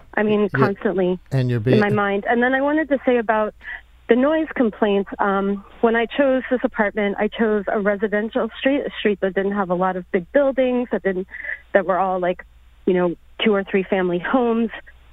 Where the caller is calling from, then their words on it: Bushwick, New York, United States; I'm calling from Bushwick. I moved here 5 years ago from Greenpoint